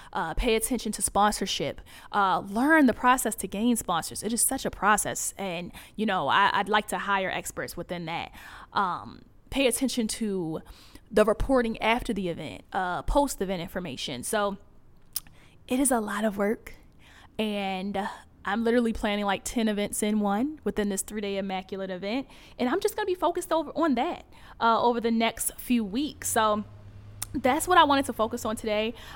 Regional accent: Baltimore, Maryland, United States; You know, I'm from Baltimore, but my sister, my mom, they live in Philly

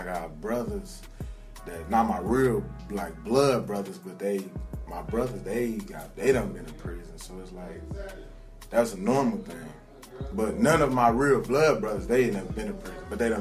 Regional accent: Muskegon, Michigan, United States; I grew up on Southern in 428, a little bit down away from Muskegon High School.

